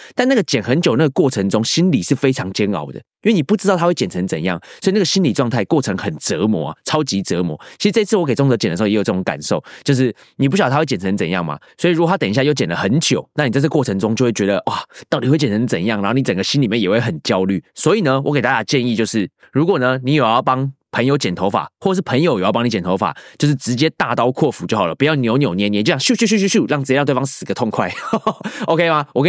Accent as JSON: {"language": "Chinese", "country": "Taiwan", "lives_now": "United States", "said": "就有点像我们台湾人这样会互相开玩笑"}